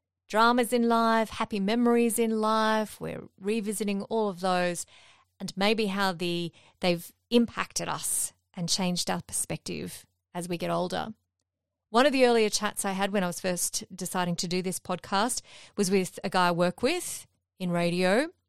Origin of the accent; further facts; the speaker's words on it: Queensland, Australia; I'm originally from Queensland, Graham.